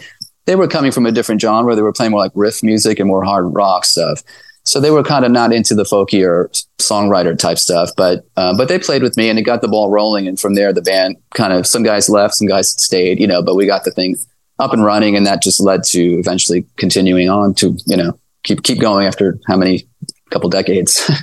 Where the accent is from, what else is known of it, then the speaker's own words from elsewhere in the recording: Queens, New York, United States; my lease ended in Manhattan at the time, which is the only year I've lived actually in Manhattan, growing up in Queens, but it's like, okay, I'm going to go to Austin, you know?